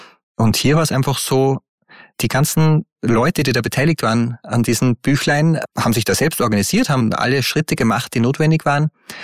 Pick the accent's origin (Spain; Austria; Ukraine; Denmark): Austria; Upper Austria; Ich komme aus Oberösterreich.